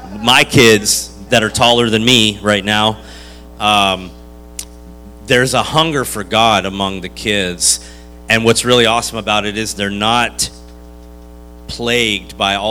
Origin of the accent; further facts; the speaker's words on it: Florida, United States; also born or lived in Hackettstown, New Jersey, United States; Hackettstown. I was born in Hackettstown. Yeah, that's right. What good can come out of Hackettstown? Just kidding. I grew up in Florida, so it doesn't count.